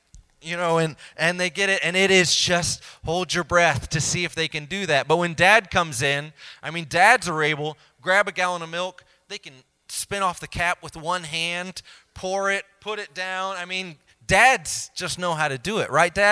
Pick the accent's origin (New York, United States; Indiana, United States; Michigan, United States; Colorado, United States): Indiana, United States; I grew up in Indiana, you know. We play basketball